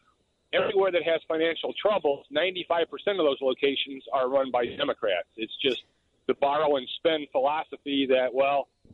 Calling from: Chicago, Illinois, United States; I'm calling from Chicago.

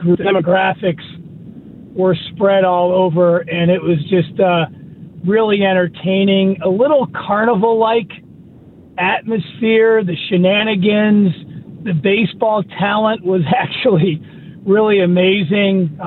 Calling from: Pine Richland, Pennsylvania, United States; Hey, Larry, from Pine Richland.

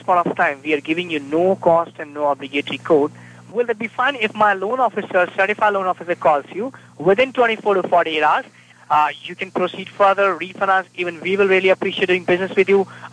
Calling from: New Delhi, Delhi, India; Oh, right now we're calling you from New Delhi, India.

